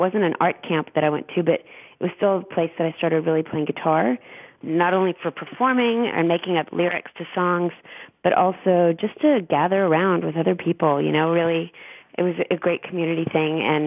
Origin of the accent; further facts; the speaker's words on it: Texas, United States; It means a lot for me to get to talk to someone in my home state.